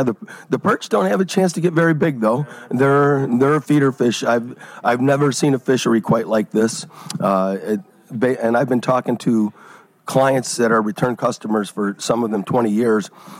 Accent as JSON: {"language": "English", "town": "Oak Forest", "region": "Illinois", "country": "United States", "tie": "born or raised there", "also_born_or_lived": "Tinley Park", "said": "I, again, went with the guys that I grew up with around Oak Forest and Tinley Park"}